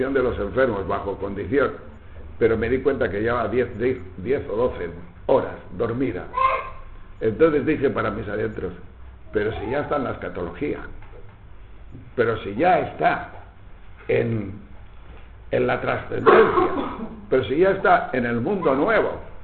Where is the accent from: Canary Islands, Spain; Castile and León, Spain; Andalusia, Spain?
Castile and León, Spain; solo hay una mina y está en León, yo diciendo, vaya, el talco de mi tierra